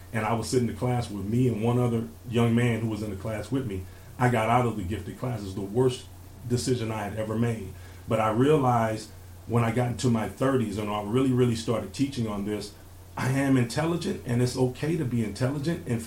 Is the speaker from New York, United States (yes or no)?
no; Compton, California, United States; I grew up in Compton, California.